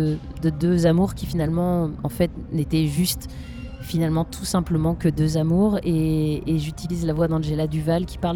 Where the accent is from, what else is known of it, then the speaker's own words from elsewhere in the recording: Brittany, France; born there; je suis née dans le Léon et je suis partie faire mes études à Rennes.